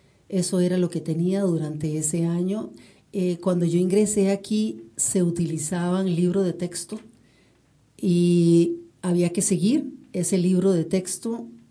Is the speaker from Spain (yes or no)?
no; Aguacaliente, Cartago, Costa Rica; estuve en la escuela de mi pueblo, Aguacaliente, la escuela Juan Vázquez de Coronado. Ahí saqué mi sexto grado.